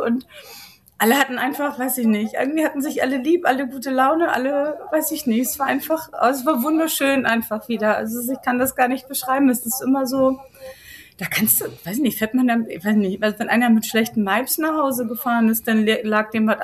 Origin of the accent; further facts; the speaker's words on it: Northern Germany, Germany; Das kann ich als Norddeutsche einfach nicht.